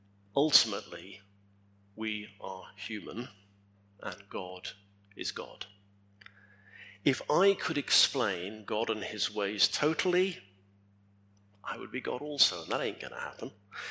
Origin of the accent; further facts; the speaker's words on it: York, Yorkshire and the Humber, United Kingdom; I was brought up in York, and the year 1190 is etched into my memory from local history lessons.